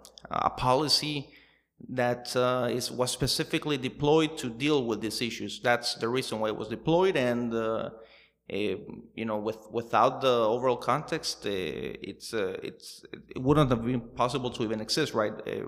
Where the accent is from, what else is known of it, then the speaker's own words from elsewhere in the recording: San Pedro Sula, Cortés, Honduras; English is a second language; I'm from San Pedro Sula in the mainland of Honduras, Cortes.